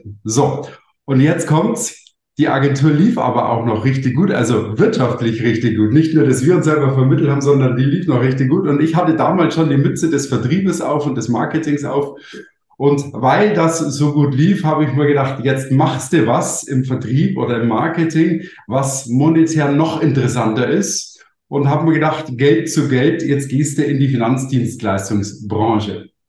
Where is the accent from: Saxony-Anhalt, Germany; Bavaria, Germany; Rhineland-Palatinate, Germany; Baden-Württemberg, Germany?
Bavaria, Germany; Munich; ich komme aus München, man hört es vielleicht